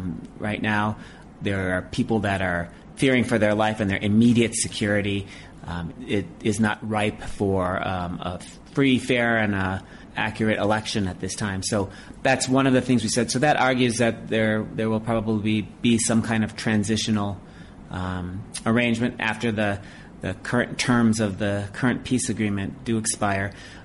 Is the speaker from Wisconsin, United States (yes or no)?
yes; Wisconsin, United States; a little old lady in my home state of Wisconsin reaching into her purse to pay taxes.